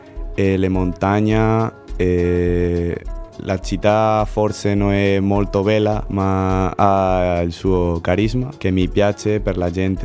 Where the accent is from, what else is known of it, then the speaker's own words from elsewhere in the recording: Toledo, Castilla-La Mancha, Spain; Italian is a second language; moved away as an adult; also born or lived in Madrid; now in Cagliari, Italy; Vengo dalla Spagna, di Toledo, ma sono nato in Madrid e abito in un paese vicino a Toledo, che è Nambroca.